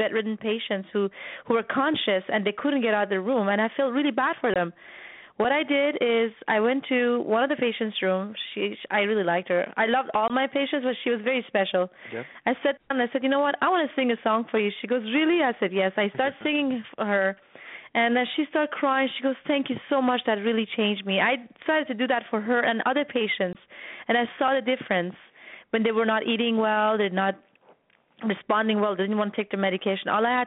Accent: Iran; I learned that as a child when I was growing up in Iran, in the middle of war

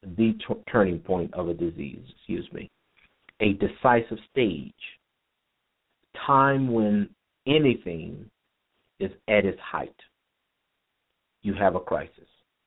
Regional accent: Chicago, Illinois, United States; now in Nashville, United States; I'm originally from Chicago and came here to attend Fisk University

